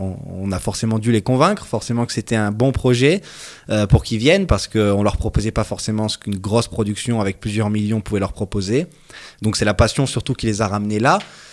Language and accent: French; Saint-Paul-de-Tartas, Auvergne-Rhône-Alpes, France; je suis originaire de la Haute-Loire. J'ai grandi à Saint-Paul-de-Tartas, donc à 15 km d'Arlande.